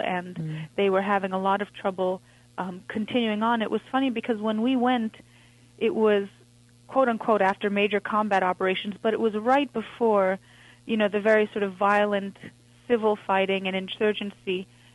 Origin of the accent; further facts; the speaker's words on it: India; born there; I was born in India, and my family is of Iranian and Indian ancestry.